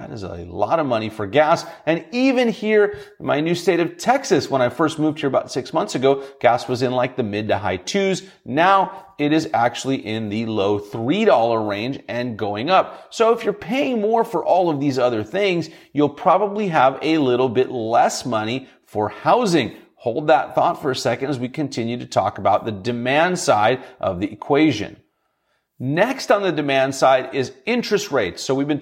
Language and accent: English; Russia; I was from Russia or I was born in Russia